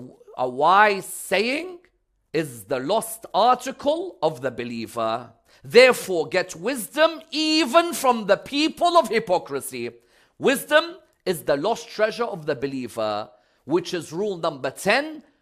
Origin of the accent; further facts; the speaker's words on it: Iraq; English is a second language; I've seen people in my home country, Iraq, when they ask them a question, the guy just can't say, I don't know.